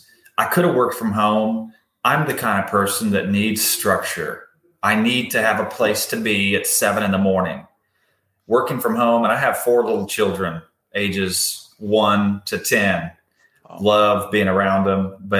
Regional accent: Lobelville, Tennessee, United States; So, born and raised Amish in Lobelville, Tennes

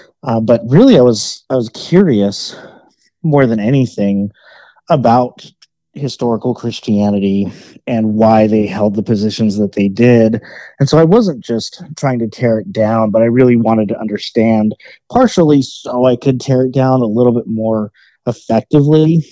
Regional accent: Texas, United States; I wasn't born here, but I was raised in Texas, and so I never really had that Utah culture as part of my upbringing.

